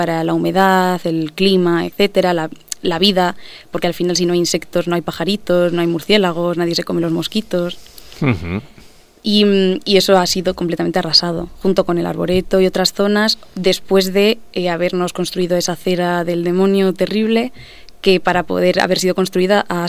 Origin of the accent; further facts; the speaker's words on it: Madrid, Community of Madrid, Spain; Nací en Manoteras, crecí en Manoteras, he vivido en Manoteras y en Manoteras sigo viviendo. Soy tan de Manoteras que Josefa, una compi del huerto, cuando hacía unas encuestas y daba muestras de pañales, le daba pañales a mi madre para mí.